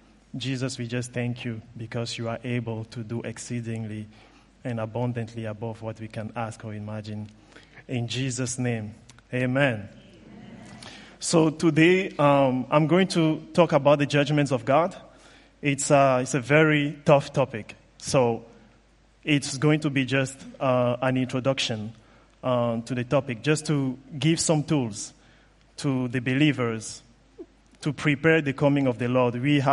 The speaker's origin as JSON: {"language": "English", "country": "Cameroon", "said": "I am from Cameroon"}